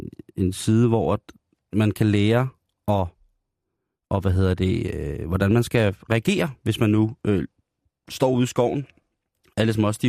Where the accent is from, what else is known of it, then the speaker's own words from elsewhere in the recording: Didihat, Uttarakhand, India; Jeg er fra Didihat.